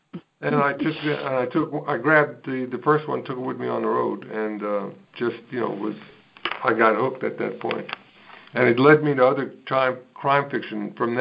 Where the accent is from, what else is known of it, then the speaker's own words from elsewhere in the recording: New York, United States; I grew up in New York, and on Saturdays they would have Sherlock Holmes Theater, the Basil Rathbone series.